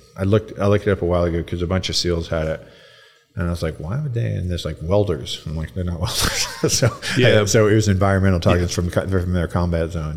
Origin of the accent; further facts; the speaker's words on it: Texas, United States; And we're from Texas, man.